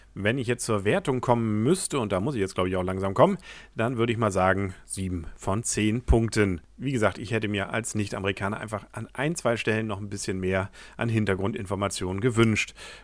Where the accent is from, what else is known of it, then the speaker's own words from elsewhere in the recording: Schleswig-Holstein, Germany; Als Schleswig-Holsteiner bin ich auch mal gespannt